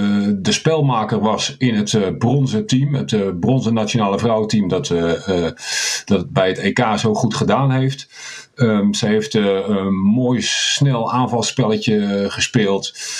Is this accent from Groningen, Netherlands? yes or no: no; Renswoude, Utrecht, Netherlands; Een heel rustig gezelschap in Renswoude. Het dorpje waar ik ben opgegroeid en waar heel veel familie en leuke volleybalkennis wonen.